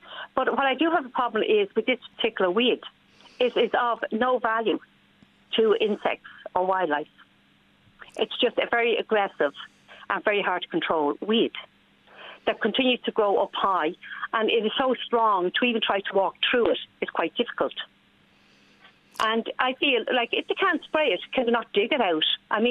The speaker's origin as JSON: {"language": "English", "town": "Dún Laoghaire", "region": "Leinster", "country": "Ireland", "tie": "born or raised there", "said": "Yes, I was sad to say. Because you'd actually be embarrassed if you go near Jean's Grange."}